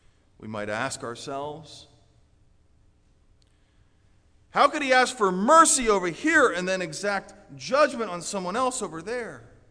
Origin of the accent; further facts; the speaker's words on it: Orlando, Florida, United States; I grew up in Orlando, Florida, so I kind of think of South Holland as around here.